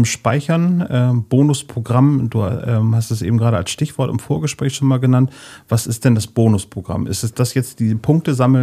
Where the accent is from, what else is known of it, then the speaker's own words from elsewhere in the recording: Bremen, Germany; ich bin eigentlich direkt am Torfhafen groß geworden.